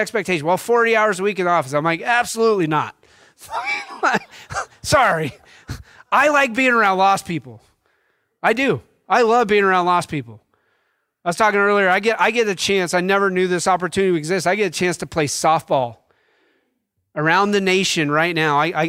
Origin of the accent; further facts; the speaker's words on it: Wyoming, United States; I grew up in Wyoming. So number one, I'm used to smaller churches.